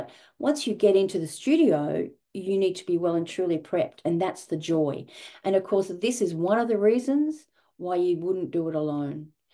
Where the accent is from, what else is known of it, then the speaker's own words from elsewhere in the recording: Australia; I'm an Australian narrator